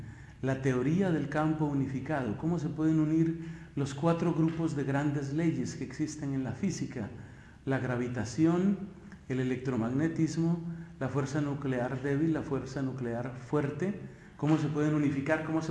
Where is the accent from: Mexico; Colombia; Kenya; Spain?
Colombia; siendo el gran colombiano famoso. 16 años de edad